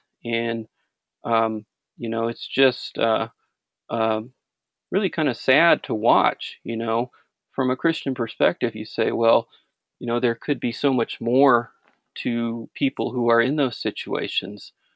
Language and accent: English; Los Angeles, California, United States; myself who was born and raised in Los Angeles area